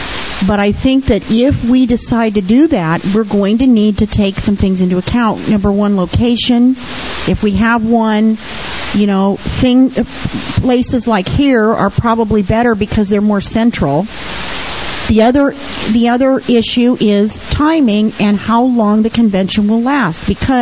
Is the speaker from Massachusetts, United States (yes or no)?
no; California, United States; I'm from Orange County.